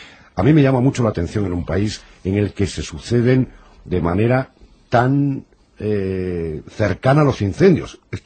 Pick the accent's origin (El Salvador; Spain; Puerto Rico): Spain; Castile and León; como en mi tierra también se suceden los incendios en verano, en Sanabria